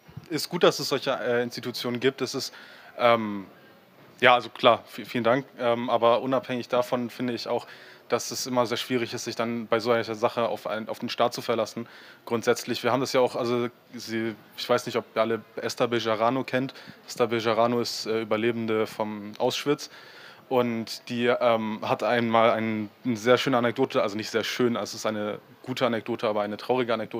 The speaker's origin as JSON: {"language": "German", "town": "Kiel", "region": "Schleswig-Holstein", "country": "Germany", "said": "ich komme aus Kiel"}